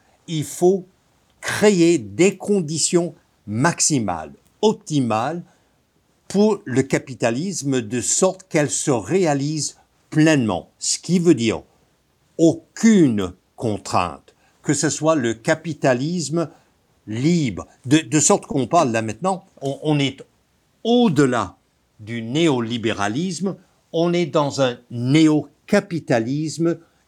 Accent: Texas, United States; Oui, je suis américain, mais qui plus est, je suis un Texan. Je suis né au Texas

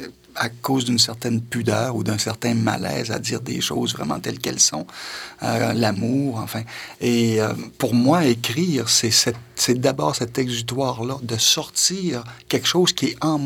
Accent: Saguenay, Quebec, Canada; accent: Saguenay; je pense que ça s'entend encore dans mon accent. Moi, il suffit que je retourne au Saguenay pendant une heure, puis je reprends l'accent là-bas, je l'ai encore.

